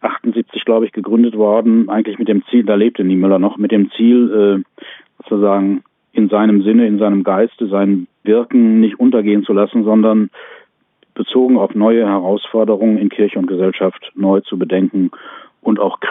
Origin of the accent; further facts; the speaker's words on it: Gelsenkirchen, North Rhine-Westphalia, Germany; Und da habe ich ihn in Gelsenkirchen, in meiner Heimat, gehört.